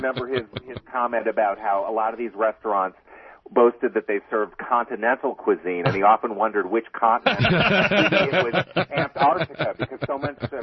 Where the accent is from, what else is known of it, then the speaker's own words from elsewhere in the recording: Chicago, Illinois, United States; You know, I grew up in Chicago and I grew accustomed to great Italian beef sandwiches, which is a real Chicago thing.